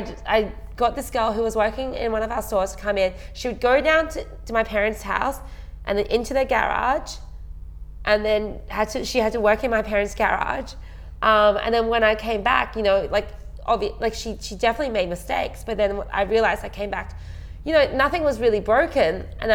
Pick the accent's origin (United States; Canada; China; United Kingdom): China; born or raised there